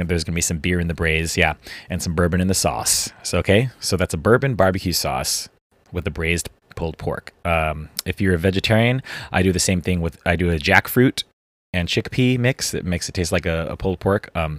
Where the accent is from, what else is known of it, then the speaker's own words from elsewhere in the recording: Missouri, United States; born there; I was born in Missouri, so I'm going to do some long overnight braised pork butt